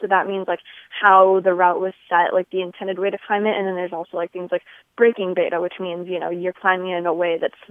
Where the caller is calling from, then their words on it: Omaha, Nebraska, United States; I'm from Omaha, Nebraska.